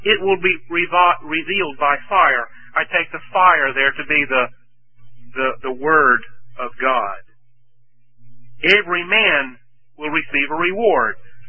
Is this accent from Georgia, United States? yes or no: yes; Washington, Georgia, United States; Back in my hometown of Washington, Georgia, which is outside of Augusta